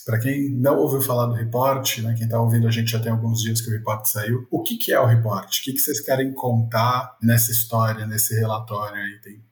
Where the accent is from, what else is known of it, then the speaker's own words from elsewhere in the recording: São Paulo, Brazil; accent: paulista; E eu com esse sotaque de paulista, urra, meu.